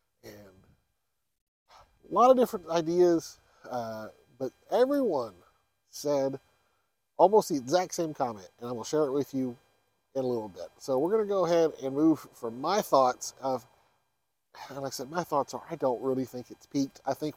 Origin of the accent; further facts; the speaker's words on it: Texas, United States; I grew up in Texas, where everything is private land.